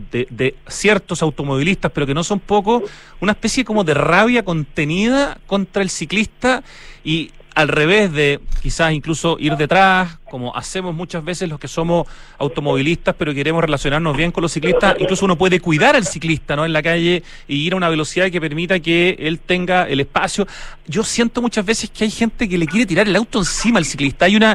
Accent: Chile; somos todos chilenos al final

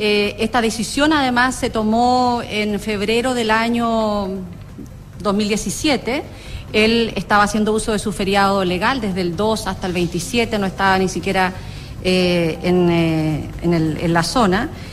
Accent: Chile

